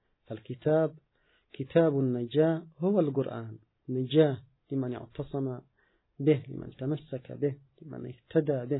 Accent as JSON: {"language": "Arabic", "country": "Yemen", "said": "نحن كشعب يمني وكأمة مسلمة"}